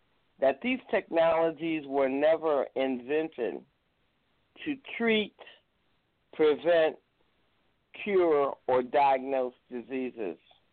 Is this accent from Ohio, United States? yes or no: yes; Ohio, United States; the spotlight was put on my home state of Ohio